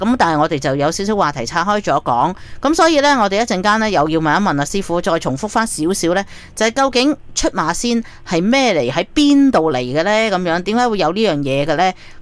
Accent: China; 咁但系如果调翻转我哋中国人啦、啊、我哋所信嘅就观音啊呢啲，

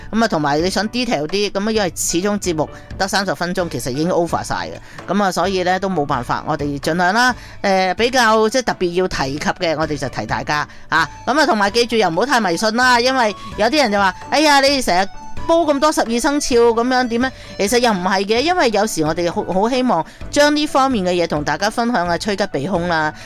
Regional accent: Canada; 我哋加拿大人都算系比较上嚟讲吓

